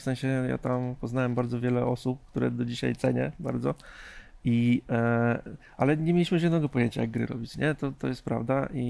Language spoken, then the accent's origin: Polish; Bełchatów, Łódź Voivodeship, Poland; Nie, ja jestem z Bełchatowa.